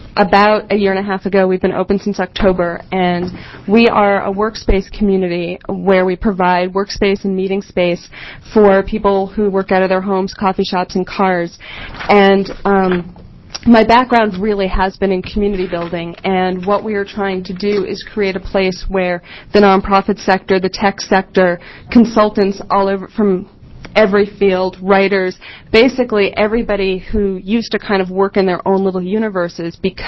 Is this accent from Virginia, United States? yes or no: no; New York, United States; No, I'm a New Yorker.